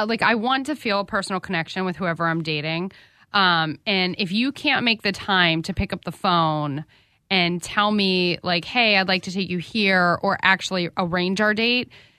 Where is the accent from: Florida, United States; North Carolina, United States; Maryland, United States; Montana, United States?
Florida, United States; And, I mean, I'm from Florida, and as much as I like Publix, I kind of like Harris Teeter better.